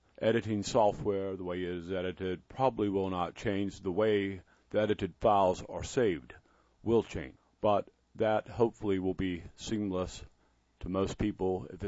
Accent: Raleigh, North Carolina, United States; Well, Bob, I grew up in the Raleigh area, have lived here the majority of my life

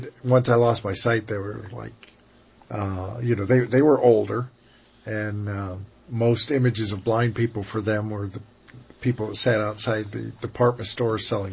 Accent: Parkersburg, West Virginia, United States; born there; now in Raleigh, United States; Parkersburg, West Virginia.

